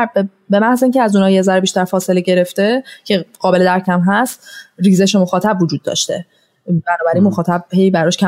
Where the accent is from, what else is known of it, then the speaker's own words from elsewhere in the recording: Iran; کار منو بده بیرون چون من ایرانیم